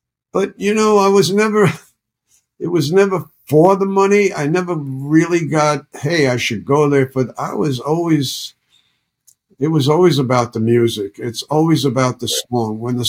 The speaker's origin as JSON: {"language": "English", "town": "New York City", "region": "New York", "country": "United States", "said": "I'm from Bronx, New York City. Nobody listened to country music in Bronx, New York."}